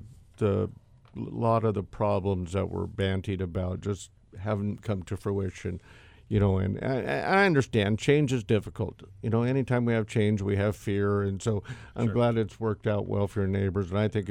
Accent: Melrose, United States; growing up, like I said, I grew up out in Melrose, out on the Ogaros Loop, and that was the steepest piece of ground, and we used to traipse all over those mountains hunting and stuff

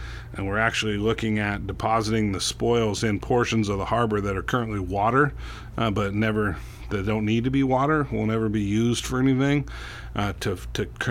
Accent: Gold Beach, Oregon, United States; Yeah, I grew up on the Southern Oregon coast in Gold Beach, and I played sports against, you know, all these other coastal towns

